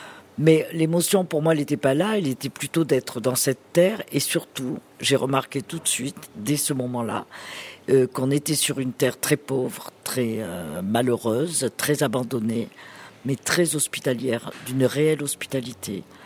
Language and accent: French; France; on est français quand même, hein, et on pense à tous nos villages à moitié abandonnés en France.